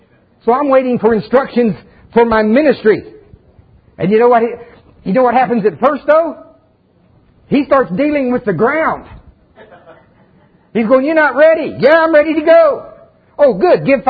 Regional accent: Oklahoma, United States; Hey, I'm from Oklahoma. We have hard clay out there.

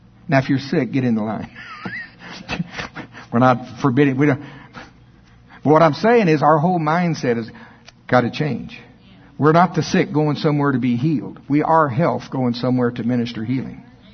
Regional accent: Oklahoma, United States; I'm from Oklahoma. I love it.

